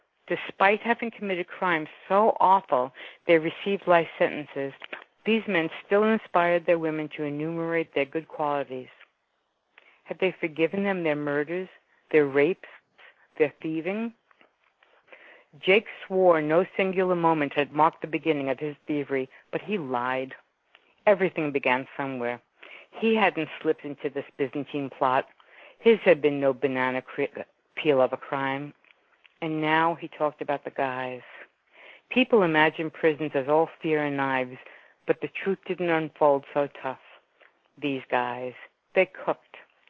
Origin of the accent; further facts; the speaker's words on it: Brooklyn, New York, United States; Well, I grew up in Brooklyn.